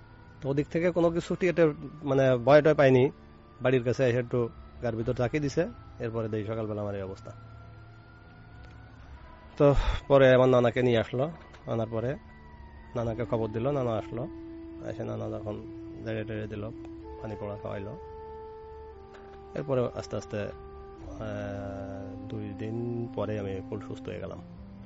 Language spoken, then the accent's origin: Bangla; Narail, Khulna Division, Bangladesh; আমাদের বাড়ি নড়াইল লগা থানায়